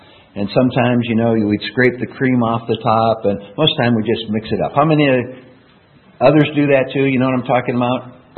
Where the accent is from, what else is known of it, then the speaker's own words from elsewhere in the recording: Rochester, Minnesota, United States; I can remember when this first happened, growing up in Rochester, Minnesota.